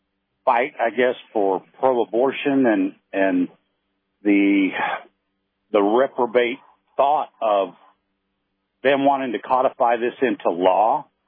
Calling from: Texas, United States; I'm calling from Texas

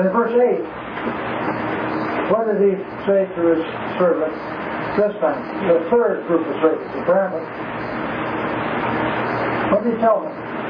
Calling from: Canada; Yes, hello … from Canada.

